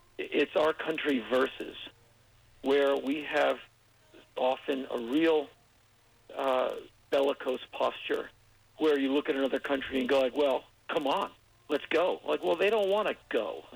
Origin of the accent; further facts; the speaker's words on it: United States; And I said, you know, sir, I come from America.